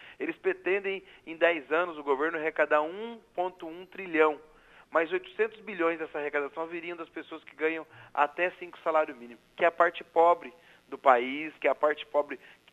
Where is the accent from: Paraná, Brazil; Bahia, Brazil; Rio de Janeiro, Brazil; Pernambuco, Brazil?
Paraná, Brazil; Apucarana; que eu sou de Apucarana, né?